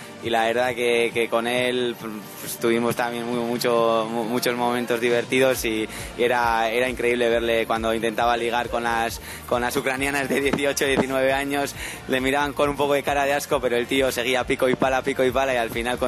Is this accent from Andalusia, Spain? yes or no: no; Basque Country, Spain; me siento tanto español como vasco